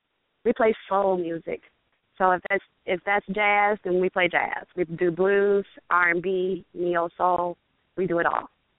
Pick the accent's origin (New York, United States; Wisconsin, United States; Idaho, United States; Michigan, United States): Michigan, United States; Detroit; now in North Carolina, United States; I'm from Detroit, but I live in North Carolina currently.